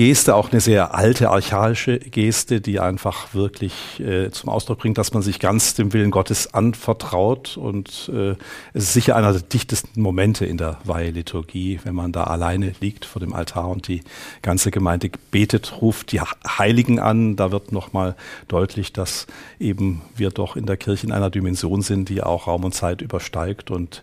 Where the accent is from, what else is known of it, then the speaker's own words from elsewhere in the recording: Stuttgart, Baden-Württemberg, Germany; ja, ich bin in Stuttgart geboren, also und in der Diözese aufgewachsen